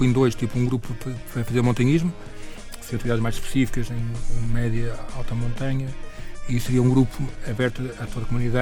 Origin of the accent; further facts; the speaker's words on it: Portugal; como somos portugueses, vamos às cegas